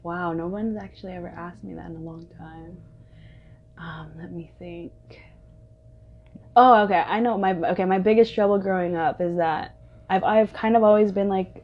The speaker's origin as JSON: {"language": "English", "town": "San Diego", "region": "California", "country": "United States", "tie": "born or raised there", "said": "I actually grew up in San Diego, California, in a small town there, a community called Mira Mesa."}